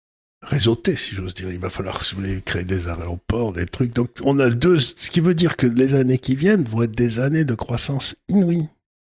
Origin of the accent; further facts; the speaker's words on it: Syria; born there; Vous savez, moi, je suis né en Syrie. Dans ma famille, j'ai toujours entendu parler de l'armée turque.